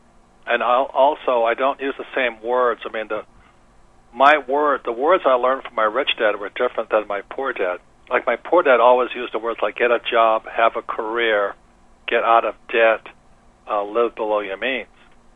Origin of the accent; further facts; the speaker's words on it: Hilo, Hawaii, United States; I grew up in Hilo, Hawaii, and we would just play Monopoly.